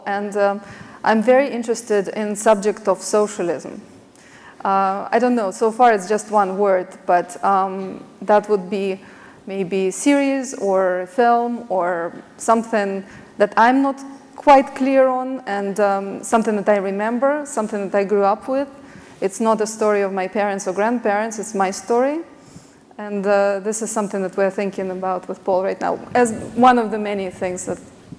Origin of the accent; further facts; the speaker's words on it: Russia; English is a second language; moved away as an adult; when I was growing up in Russia in the 80s and when I was a journalist in the early 90s